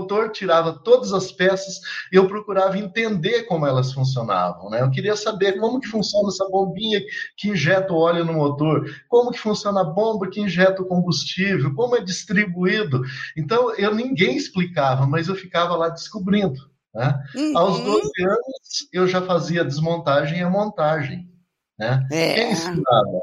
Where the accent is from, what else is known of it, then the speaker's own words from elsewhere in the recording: Assis Chateaubriand, Paraná, Brazil; eu procurei então trabalhar com outros estudantes lá da minha região, que era Assis-Chateaubriand.